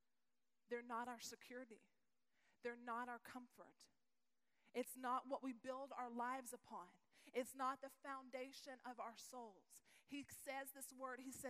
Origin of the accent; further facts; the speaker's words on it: Texas, United States; Because I'm from Texas, and there's always a horse involved in the rescue, okay?